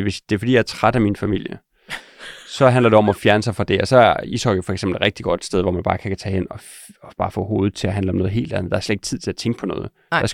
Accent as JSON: {"language": "Danish", "town": "Herning", "region": "Central Denmark Region", "country": "Denmark", "said": "Ja, jeg er fra Herning."}